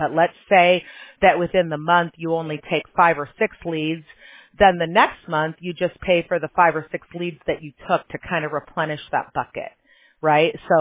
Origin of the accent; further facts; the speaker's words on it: Chicago, Illinois, United States; I said, look, I grew up in Chicago. That's not freezing.